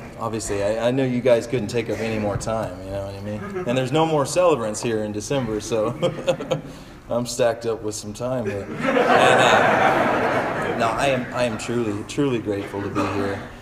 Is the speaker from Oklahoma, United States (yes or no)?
yes; Oklahoma City, Oklahoma, United States; So I grew up in Oklahoma City.